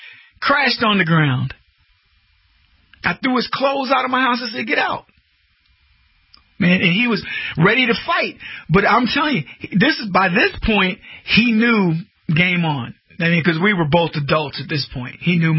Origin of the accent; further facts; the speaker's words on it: Brady, Texas, United States; And I drove the car in the little city where we grew up in Brady.